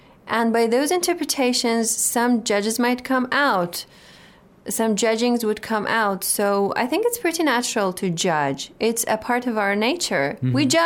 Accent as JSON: {"language": "English", "country": "Iran", "second_language": "English", "said": "Well, I am from Iran. And I study English literature."}